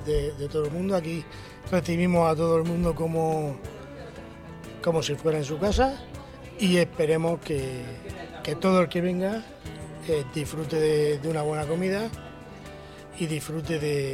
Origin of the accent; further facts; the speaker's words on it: Lopagán, Region of Murcia, Spain; No, yo soy de Lopagán.